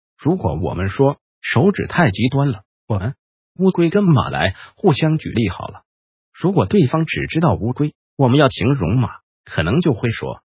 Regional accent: Taiwan; 我是来自大家都很信鬼神的台湾

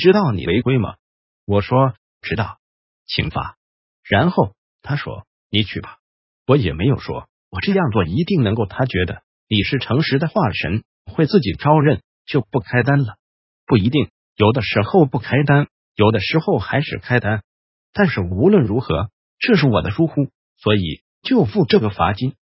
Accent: Taiwan; 我一直觉得我们台湾人在玩这场游戏的时候，大多有一个非常不可思议的封印。

